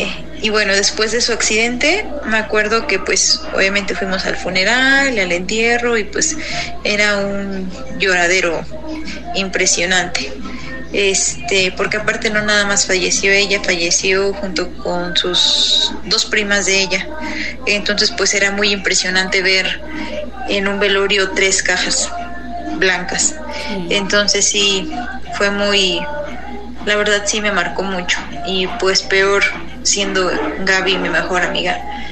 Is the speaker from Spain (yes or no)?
no; San Francisco Totemihuacán, Puebla, Mexico; estoy de aquí de la ciudad de Puebla, de San Francisco Totemihuacán.